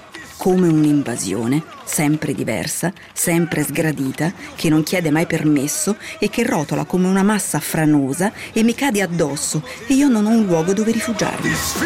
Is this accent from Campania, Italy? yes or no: yes; Naples, Campania, Italy; Sono nata e cresciuta a Napoli, in una casa sovraffollata e chiassosa.